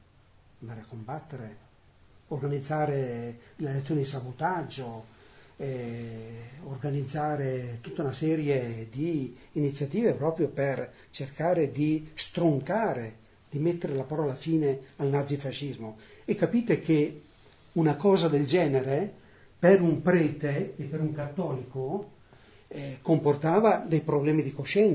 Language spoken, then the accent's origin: Italian; Castel Goffredo, Lombardy, Italy; una foto di Castelvaffredo. non soltanto, come dire, per l'amore che ho ancora nei confronti del mio paese.